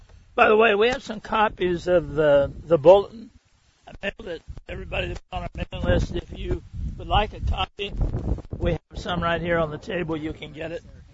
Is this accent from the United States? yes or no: yes; United States; I want to emphasize that I'm an American. I'm a veteran. I love America.